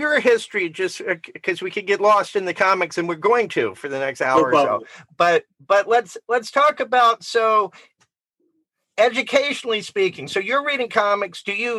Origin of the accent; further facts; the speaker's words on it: Southern United States, United States; That run, for me, changed probably growing up as a Southerner.